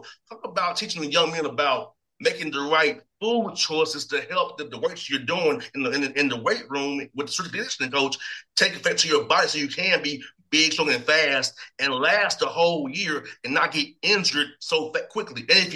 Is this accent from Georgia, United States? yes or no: yes; Atlanta, Georgia, United States; I come from Atlanta, the west side of Atlanta. I didn't have much